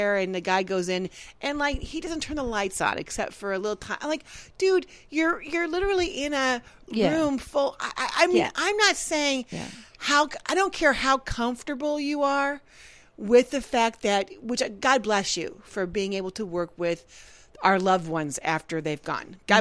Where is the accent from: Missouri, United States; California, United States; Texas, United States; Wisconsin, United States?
Missouri, United States; Yes, I am from Missouri. Is that the Show Me State?